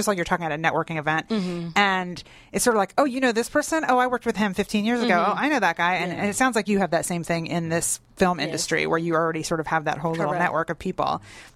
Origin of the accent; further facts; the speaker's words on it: Philadelphia, Pennsylvania, United States; I have, too. I'm from Philly.